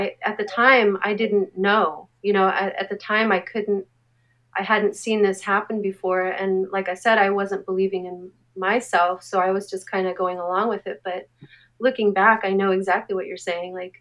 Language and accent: English; Anaheim, California, United States; I grew up in Anaheim, my experience in Anaheim, there was no art and no appreciation for it, in my bubble, at least.